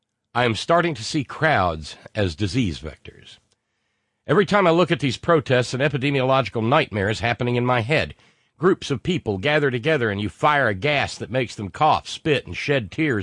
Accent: Seattle, Washington, United States; Seattle is my hometown.

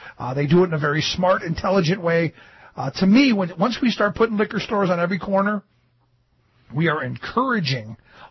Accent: Ohio, United States; You know, I grew up in Ohio where you could get 42 proof anything at the local 7-Eleven.

